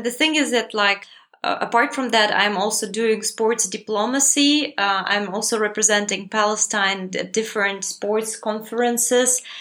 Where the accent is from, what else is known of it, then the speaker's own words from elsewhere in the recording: Russia; also born or lived in Soviet Union; And then I was growing up in Soviet Union, then in Russia.